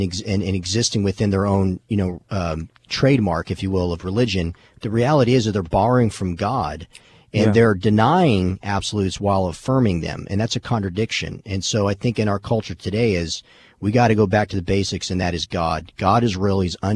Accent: Tucson, Arizona, United States; Yeah, well, first I'm born and raised in Tucson, Arizona, so I would never want to live in Phoenix

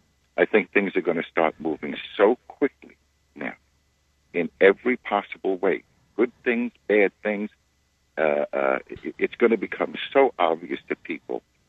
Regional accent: New York, United States; New York.

